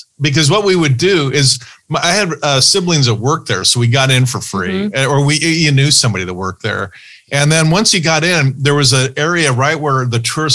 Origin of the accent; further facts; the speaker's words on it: Fullerton, California, United States; I grew up in Fullerton, and you can literally see Disneyland from my parents' front porch.